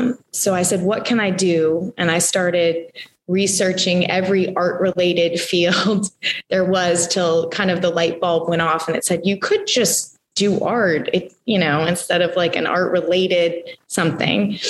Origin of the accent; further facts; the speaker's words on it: Mandeville, Louisiana, United States; Sure. I grew up in Mandeville, Louisiana.